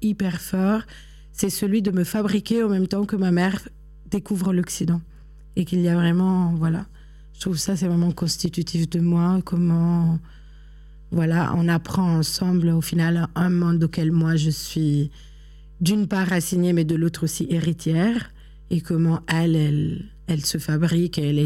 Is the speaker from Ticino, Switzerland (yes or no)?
yes; Ticino, Switzerland; also born or lived in Northern Italy; une espèce de pudeur par rapport à là où j'ai grandi, qui est plutôt la Suisse italienne, l'Italie du Nord.